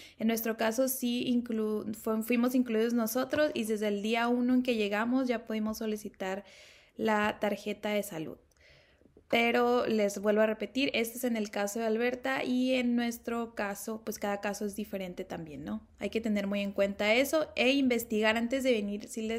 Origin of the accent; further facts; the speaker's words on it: Mexico; moved away as an adult; now in Canada; yo soy de México, vine con mi familia que está integrada por mi esposo, mis 2 hijos y tomamos la decisión de llegar a Canadá o emigrar a Canadá en el 2019.